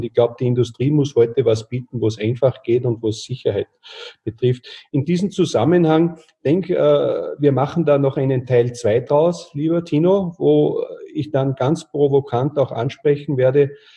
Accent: Austria; gerade bei uns in Österreich

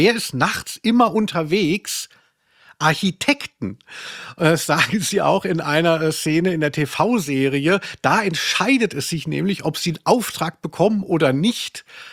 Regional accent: Maintal, Hesse, Germany; gibt es zwischen da, wo ich herkomme, Maintal-Hochstadt und Hohe Tanne, da ist so ein Waldstück.

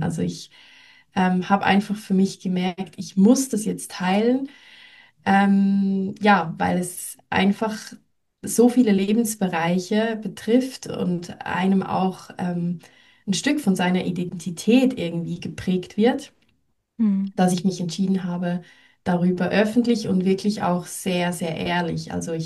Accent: Switzerland; ich komme aus der Schweiz

